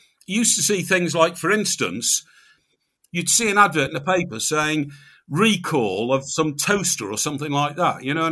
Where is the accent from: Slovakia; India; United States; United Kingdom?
United Kingdom; Chester, North West England; I love cathedrals. I was brought up in Chester. That's got a beautiful cathedral.